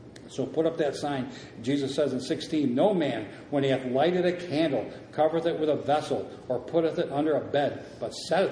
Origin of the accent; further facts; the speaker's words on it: Philippines; accent: Philippine; Like I would have talked in my Philippine accent. Okay, praise the Lord. By the way, I'm sorry for my accent.